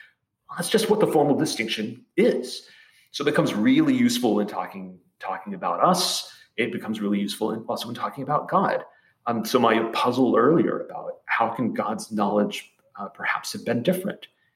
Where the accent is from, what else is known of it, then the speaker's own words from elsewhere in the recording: Memphis, Tennessee, United States; accent: Southern; I am from Memphis, by the way. That's not an affectation. I realize my accent is all off, but I'm entitled to y'all.